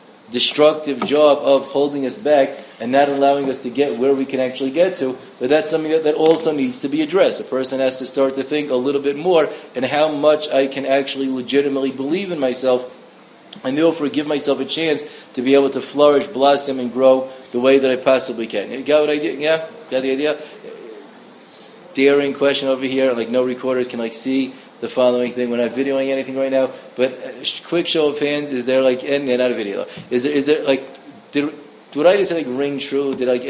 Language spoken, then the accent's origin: English; United States; I grew up in America, not in Eretz Yisrael.